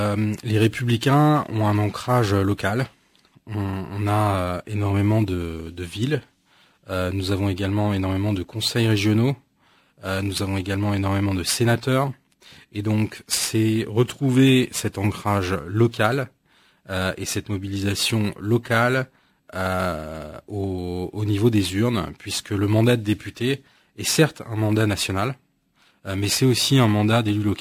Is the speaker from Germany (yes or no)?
no; France; also born or lived in Cairo; Je suis né au Caire en 81 et donc arrivé en France en 1986. J'ai fait toute ma scolarité républicaine en France, hein.